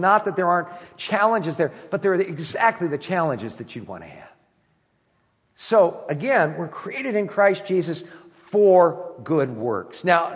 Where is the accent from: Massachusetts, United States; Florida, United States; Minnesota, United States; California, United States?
California, United States; Camarillo; growing up in Camarillo